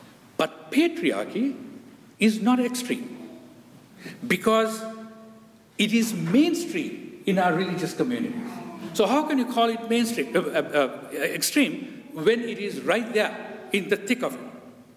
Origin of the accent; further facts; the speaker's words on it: Sri Lanka; also born or lived in United States; Although I'm American, I'm also from Sri Lanka, you know this.